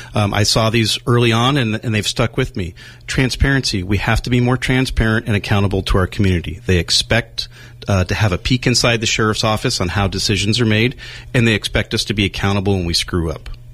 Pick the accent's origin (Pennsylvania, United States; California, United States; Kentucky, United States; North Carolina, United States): California, United States; My family lives here. I grew up in the North Bay.